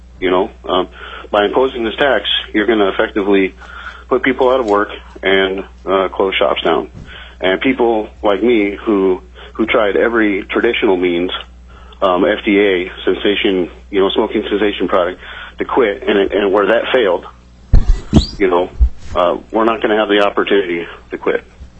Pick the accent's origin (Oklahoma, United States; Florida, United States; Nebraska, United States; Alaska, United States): Alaska, United States; Fairbanks; I'm from Fairbanks, Alaska.